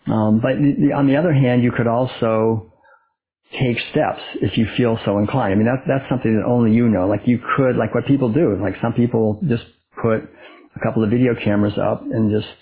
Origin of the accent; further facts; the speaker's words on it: Concord, Massachusetts, United States; I know, like, when I was a kid, I was raised back in Concord, Massachusetts, and we just never locked the door.